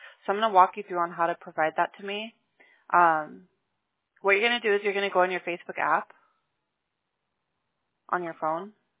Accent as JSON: {"language": "English", "town": "Thousand Oaks", "region": "California", "country": "United States", "said": "Well, I'm actually from Thousand Oaks. I lived in Thousand Oaks for a while"}